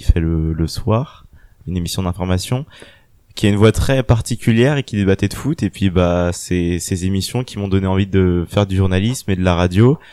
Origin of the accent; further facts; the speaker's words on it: Vannes, Brittany, France; je suis originaire de Bretagne, donc de Vannes plus précisément. Donc j'étais au lycée Charles de Gaulle à Vannes, où j'ai passé tout mon lycée